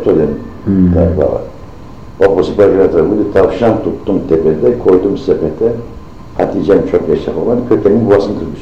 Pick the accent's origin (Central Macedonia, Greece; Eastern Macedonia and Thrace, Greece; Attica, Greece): Eastern Macedonia and Thrace, Greece; Komotini; εγώ ίδιος δηλαδή έζησα και είδα εδώ πέρα σε μερικές ταβέρνες της Κομωτινής, έτσι στην πόλη μου